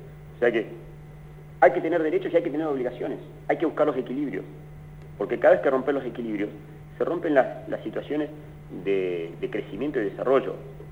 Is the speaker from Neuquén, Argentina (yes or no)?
yes; Zapala, Neuquén, Argentina; Yo soy nacido y criado en Zapala.